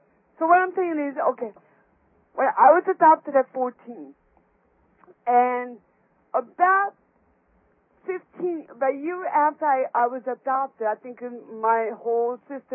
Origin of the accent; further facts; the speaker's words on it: South Korea; moved away; I was born and raised in Korea, and I was at orphanage over there. Okay, I'm half and half mixed, Norwegian, Korean mixed.